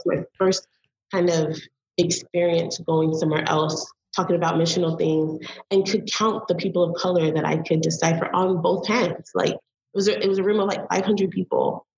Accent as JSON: {"language": "English", "country": "Belize", "said": "But when they hear I'm from Belize, then it's like, oh my gosh, I went on a cruise and I ate this stuff."}